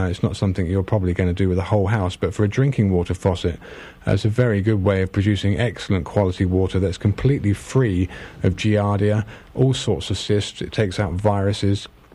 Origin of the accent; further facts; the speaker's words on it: United Kingdom; probably because I'm British and I knew about it